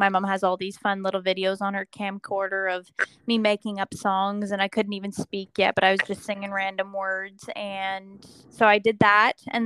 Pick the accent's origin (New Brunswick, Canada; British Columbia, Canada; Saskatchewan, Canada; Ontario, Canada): Ontario, Canada; Kingston; I am a Canadian singer-songwriter. I have been trying to make it into this industry for over 10 years, starting in my hometown of Kingston, Ontario.